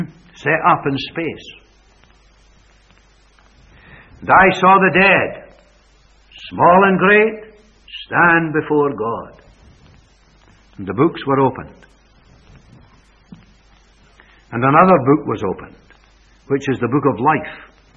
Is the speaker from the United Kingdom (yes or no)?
yes; Coatbridge, Scotland, United Kingdom; I was born and reared in Coatbridge in Lanarkshire.